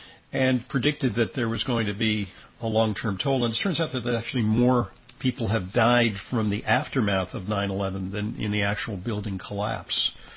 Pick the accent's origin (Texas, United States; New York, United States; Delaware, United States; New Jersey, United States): New York, United States; I'm a New Yorker, and I witnessed it.